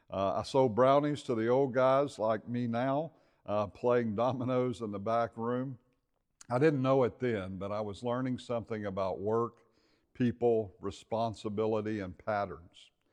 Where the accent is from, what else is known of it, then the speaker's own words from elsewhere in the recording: Louisiana, United States; I'm originally from Louisiana, from a very small, low-income town.